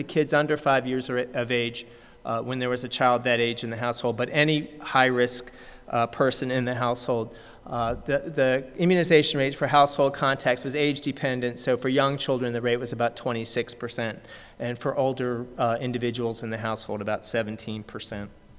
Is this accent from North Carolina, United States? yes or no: yes; North Carolina, United States; I'm from North Carolina, so I'm not so used to that.